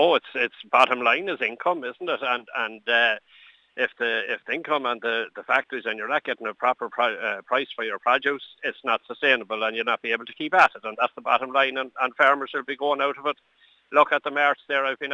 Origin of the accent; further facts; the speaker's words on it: Connacht, Ireland; being local here, I'm from Leitrim there